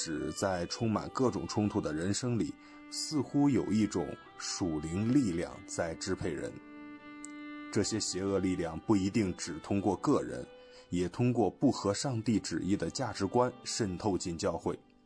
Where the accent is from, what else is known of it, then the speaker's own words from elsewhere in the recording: Indonesia; born there; Chinese is a second language; 我出生在印尼，父亲来自福建，妈妈是广东人，家人过去都是佛教徒。我上的是基督教学校，小学初中的时候信主了